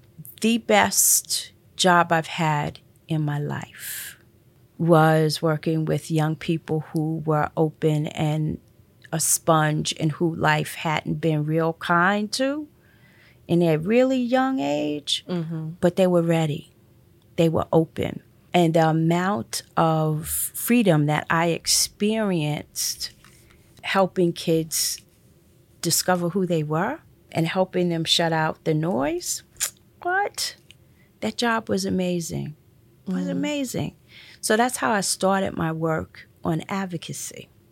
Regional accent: Queens, New York, United States; now in Syracuse, United States; I grew up in Queens. I went to school at Stony Brook out on Long Island. And I got a job in down in the Wall Street district. Before I moved up here for a man, right?

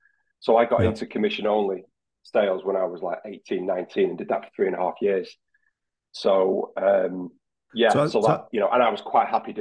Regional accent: Blackpool, North West England, United Kingdom; growing up in South Shore Blackpool, you know, it's not the most, you know, salubrious of areas.

